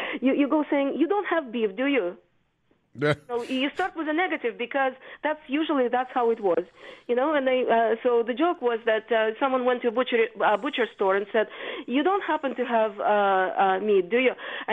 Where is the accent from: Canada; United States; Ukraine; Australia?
Ukraine; English is a second language; In my day in Ukraine, because I'm from Ukraine